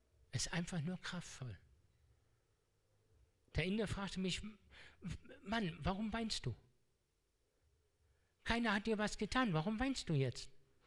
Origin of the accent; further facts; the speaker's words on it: Hanau, Hesse, Germany; In Hanau, da um die Ecke, wo ich herkomme, da muss sich noch viel mehr verändern.